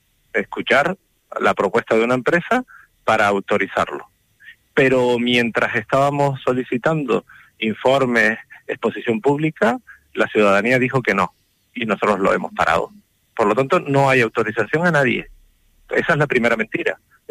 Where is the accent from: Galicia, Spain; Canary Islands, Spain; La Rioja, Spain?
Canary Islands, Spain; ni siquiera como vicepresidente, sino como ciudadano, como canario